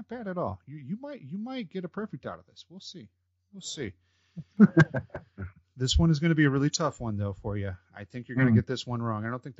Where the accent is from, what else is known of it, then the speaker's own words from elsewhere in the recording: Canada; I'm Canadian, so I mean a Canadian swallow.